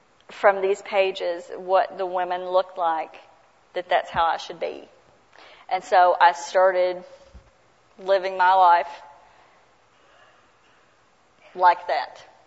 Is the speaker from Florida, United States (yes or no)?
no; Mount Sterling, Kentucky, United States; I don't know if y'all know, but you can probably hear it on me. I'm from Mount Sterling.